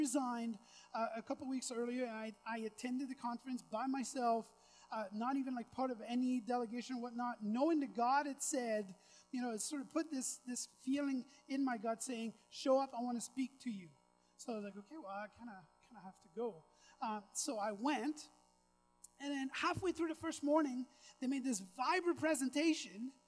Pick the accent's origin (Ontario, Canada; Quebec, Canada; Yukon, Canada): Quebec, Canada; now in Quesnel, Canada; I'm from Quebec. I've been in BC for 17 years.